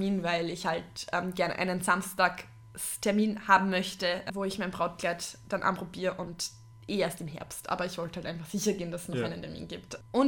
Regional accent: Austria; so richtig bei uns in Österreich

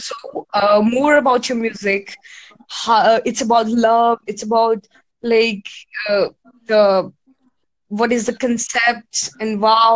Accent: India; English is a second language; I'm from India, and I'm broadcasting this

